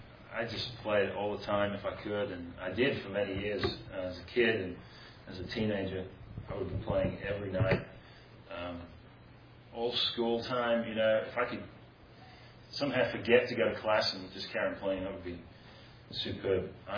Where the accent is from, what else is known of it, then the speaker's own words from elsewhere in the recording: England, United Kingdom; I don't just say that as an Englishman, right, watching it.